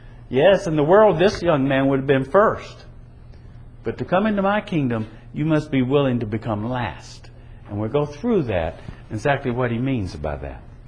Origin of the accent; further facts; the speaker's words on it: South Carolina, United States; You think about Florida, even I grew up in South Carolina. It was even hot up there in the summertime.